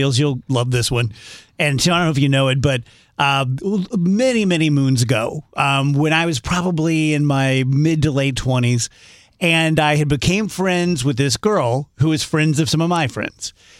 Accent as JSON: {"language": "English", "town": "South Roxana", "region": "Illinois", "country": "United States", "said": "Don't remember. I'm from South Roxana."}